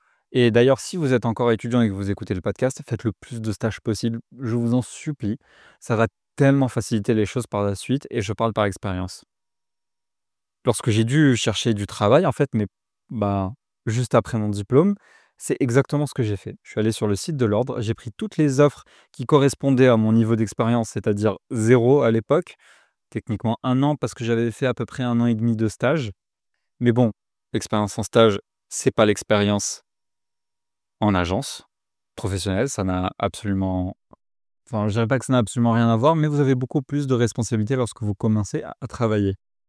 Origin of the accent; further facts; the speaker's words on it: Morocco; now in France; j'ai trouvé du travail en France alors que je suis marocain, et oui, je ne suis pas français